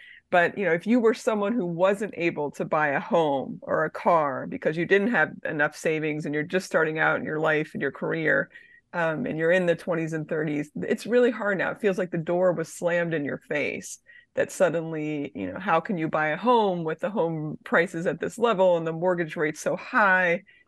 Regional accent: Pennsylvania, United States; and Michigan and my home state of Pennsylvania?

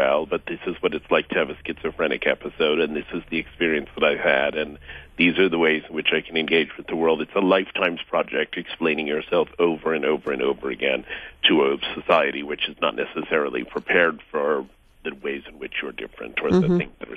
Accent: New York, United States; So I have an identity as a New Yorker, as an American citizen, as a person who's 49 years old.

